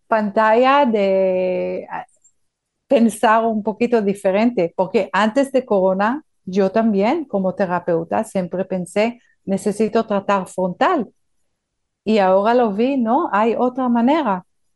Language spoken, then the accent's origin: Spanish; Israel; Spanish is a second language; moved away; soy israelí, soy kibutznik.